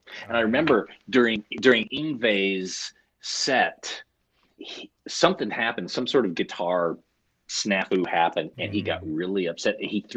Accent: California, United States; Oh yeah. Not only that, they were playing clubs and stuff like that.

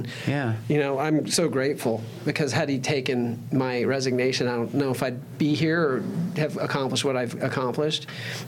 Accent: Phoenix, Arizona, United States; Born and raised here.

